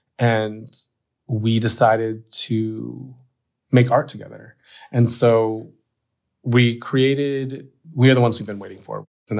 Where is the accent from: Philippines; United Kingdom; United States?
Philippines; Cebu City, Central Visayas; born there; I was adopted from Cebu City.